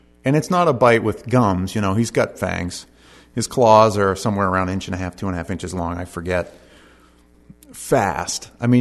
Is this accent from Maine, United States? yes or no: yes; East Millinocket, Maine, United States; I grew up in East Millinocket